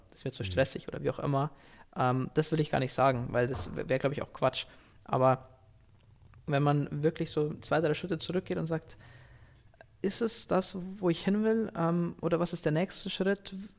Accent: Bavaria, Germany; Also ich komme nicht aus München, sondern ich komme quasi aus dem Raum Nürnberg, Nürnberg-Regensburg.

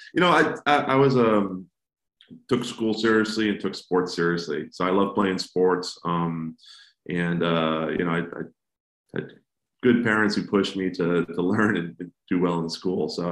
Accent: Massachusetts, United States; now in Washington, United States; So I grew up in Massachusetts on the South Coast near New Bedford, Massachusetts. And I moved down to DC in 2010.

